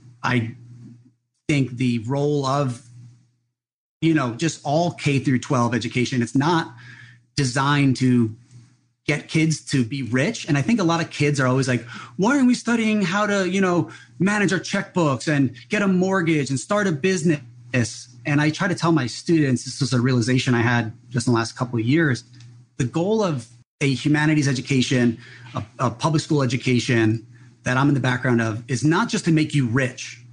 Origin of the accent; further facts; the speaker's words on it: New Jersey, United States; now in Hawaii, United States; I grew up in New Jersey.